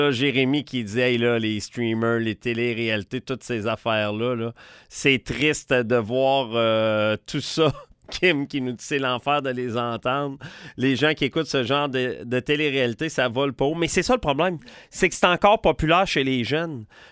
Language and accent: French; New Brunswick, Canada; Non, je me suis trompé, je viens du Nouveau-Brunswick.